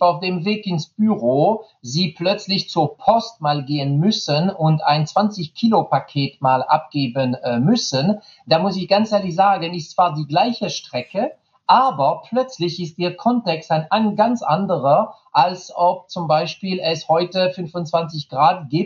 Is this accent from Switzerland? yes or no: no; France; German is a second language; tut mir leid als Franzose